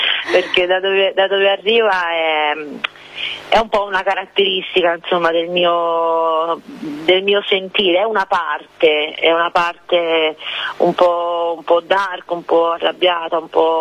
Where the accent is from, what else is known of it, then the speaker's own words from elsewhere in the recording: Salerno, Campania, Italy; now in Florence, Italy; visto che vengo da Salerno ma vivo a Firenze